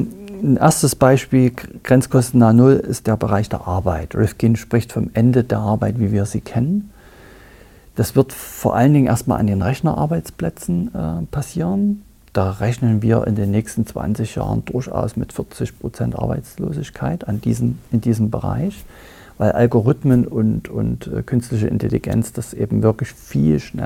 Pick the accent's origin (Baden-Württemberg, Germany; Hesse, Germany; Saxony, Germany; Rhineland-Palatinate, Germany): Saxony, Germany; Freiberg; Ich komme ja aus Freiberg, Sachsen. Und es ist eine alte Bergbauregion, 300, 400 Jahre alte Tradition, Silberbergbau und so weiter.